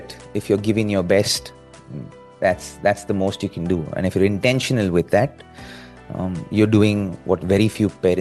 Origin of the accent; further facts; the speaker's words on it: India; I still continue to get the attention because we as Indian cricketers are so loved all around the world.